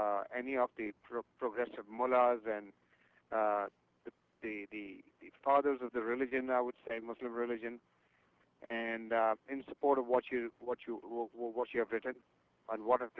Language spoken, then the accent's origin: English; India; I'm a Hindu from India.